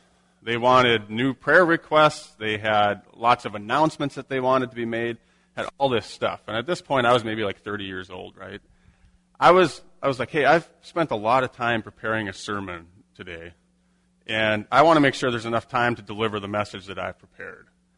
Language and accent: English; Winger, Minnesota, United States; So I grew up in the Winger area.